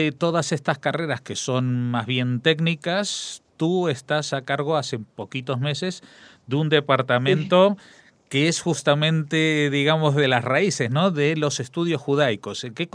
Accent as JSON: {"language": "Spanish", "country": "Argentina", "said": "yo que soy argentino"}